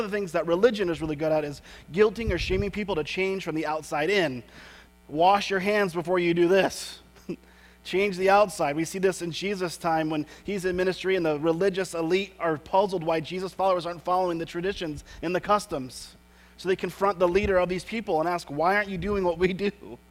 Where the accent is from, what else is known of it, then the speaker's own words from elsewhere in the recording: Lake Michigan area, United States; I grew up around Lake Michigan, as many of you did.